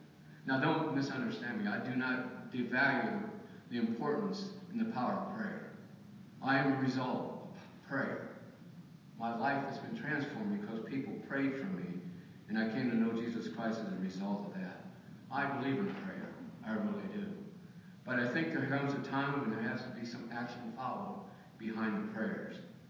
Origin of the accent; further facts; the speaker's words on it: Lima, Ohio, United States; And we came back to Lima because this was our roots. My wife was born and raised here in Lima. I grew up here in Lima as a boy.